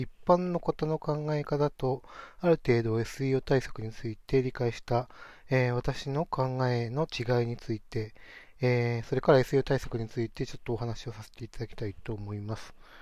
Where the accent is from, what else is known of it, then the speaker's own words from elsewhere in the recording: Yamanashi, Japan; 私の地元である山梨の生態院であれば